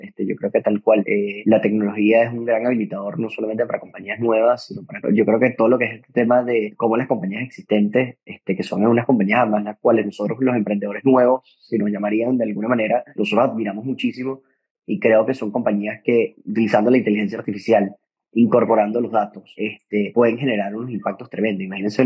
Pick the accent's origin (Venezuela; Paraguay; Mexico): Venezuela; Y como venezolanos, si nos apalancamos a través de la tecnología, podemos solucionar muchísimo de los problemas que hoy en día tenemos como sociedad.